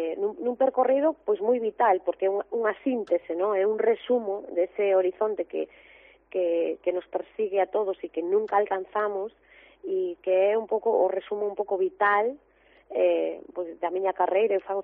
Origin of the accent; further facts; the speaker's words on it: Galicia, Spain; E moi contenta pues, de estar na miña terra, porque Ferrolterra é a miña terra